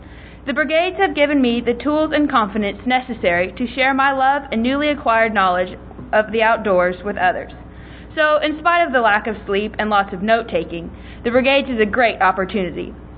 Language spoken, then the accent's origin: English; Boerne, Texas, United States; I'm from Bernie, Texas, and I'm a junior at the Geneva School of Bernie.